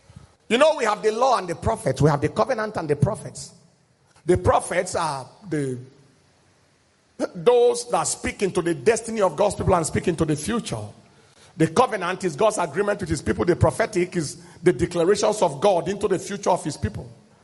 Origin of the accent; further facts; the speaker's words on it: Benue, Nigeria; I'm from Benue State too.